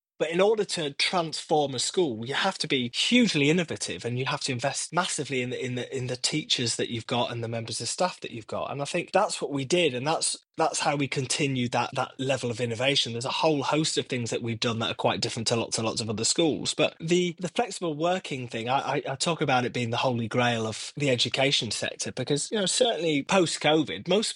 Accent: Darlington, North East England, United Kingdom; I certainly think of my schooling growing up in the Northeast, how rich it was. You know, I went to school in Darlington, I went to a comprehensive school

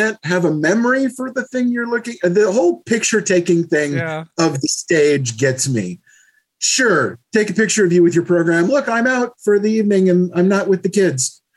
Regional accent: New York, United States; I'm from New York, and so I know that it's okay.

